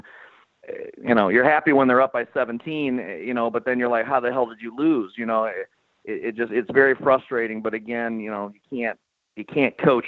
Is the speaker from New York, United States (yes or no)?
no; Detroit, Michigan, United States; growing up in Detroit, Michigan, I saw it when they drafted Isaiah Thomas.